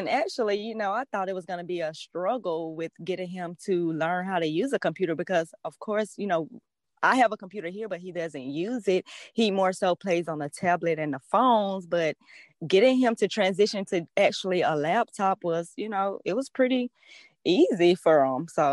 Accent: Atlanta, Georgia, United States; And I'm from Atlanta, Georgia.

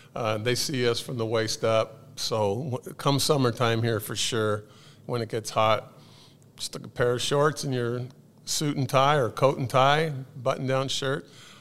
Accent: California, United States; what came to mind right away was going back to my hometown in Southern California

